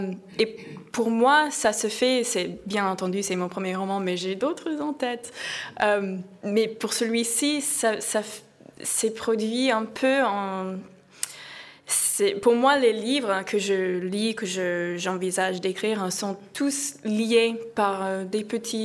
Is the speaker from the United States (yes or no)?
yes; New York, United States; French is a second language; moved away as an adult; now in Paris, France; J'ai quitté New York pour venir vivre à Paris en 2004. Et j'avais rencontré le genre de problème qu'on se rencontre quand on quitte son pays natal pour s'installer dans une nouvelle culture.